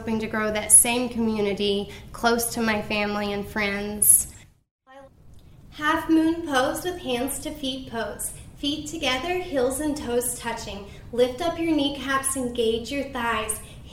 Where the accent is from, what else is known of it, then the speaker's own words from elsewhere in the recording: Pikeville, Kentucky, United States; I love my hometown. Pikeville is where I was born and raised, where I went to school.